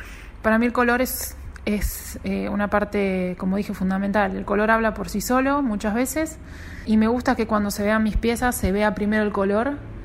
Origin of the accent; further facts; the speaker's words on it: Buenos Aires, Argentina; soy de Buenos Aires, Argentina.